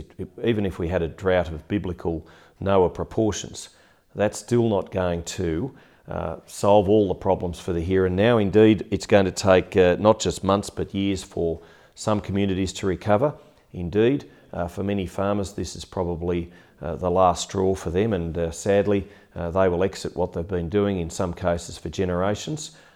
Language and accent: English; Wagga Wagga, New South Wales, Australia; I'm from Wagga Wagga and of course the Riverina, right up to Parkes and Forbes